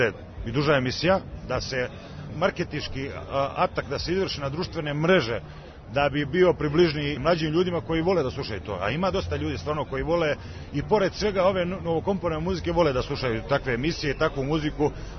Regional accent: Užice, Zlatibor District, Serbia; stari ercovski duh koji smo mi nekad Užičani imali, vrate me u to neko doba kao dete kad sam porastao u Užicu

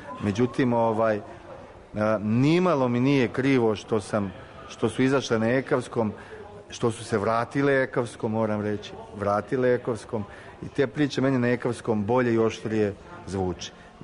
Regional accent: Belgrade, Serbia; mnogi mene doživljavaju kao prirodnog ekavca. Ja sam odrastao u Beogradu, ovdje se zna kako se govori.

